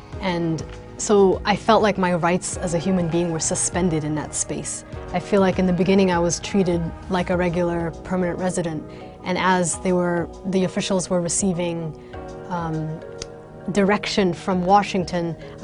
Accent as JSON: {"language": "English", "country": "Sudan", "lives_now": "New York City, United States", "said": "I live in the New York City area. I'm a green card holder, and I'm originally from Sudan."}